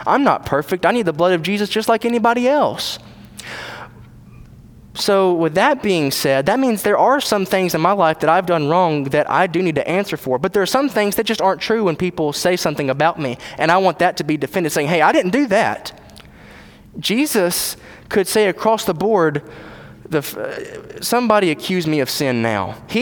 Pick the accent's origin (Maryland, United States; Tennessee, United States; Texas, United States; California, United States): Tennessee, United States; I grew up in Tennessee.